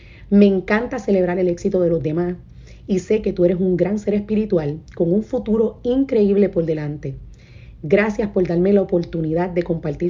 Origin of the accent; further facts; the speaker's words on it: San Juan, Puerto Rico; Yo crecí en San Juan, Puerto Rico, en una familia de clase trabajadora, en un ambiente muy disfuncional